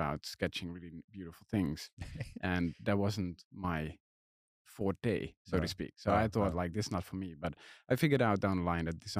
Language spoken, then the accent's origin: English; Netherlands; English is a second language; Originally, I'm from the Netherlands.